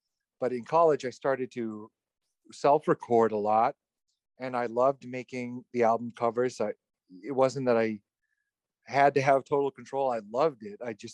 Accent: Dedham, Massachusetts, United States; I think I'm from Dedham, Massachusetts.

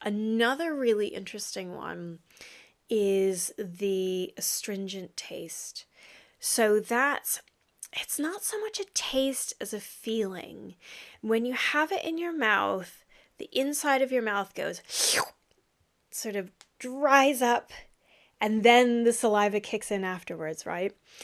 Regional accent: Florida, United States; now in United Kingdom; I'm originally from Florida. This summer has been insufficient, so shall we say.

